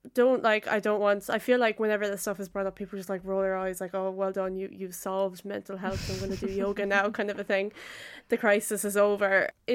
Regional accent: Ireland; You're right, as Irish people, we find it hard to do that.

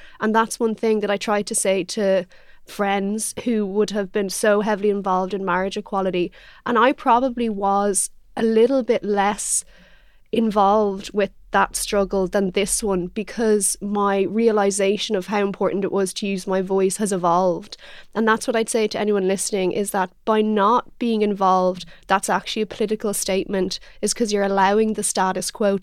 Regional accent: Ireland; I think that's something as Irish people that we all have in common

